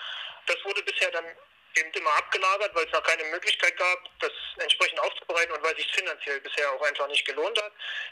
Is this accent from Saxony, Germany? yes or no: yes; Saxony, Germany; born there; Gebürtig komme ich aus Sachsen und kenne die Tagebaue in der Oberlausitz.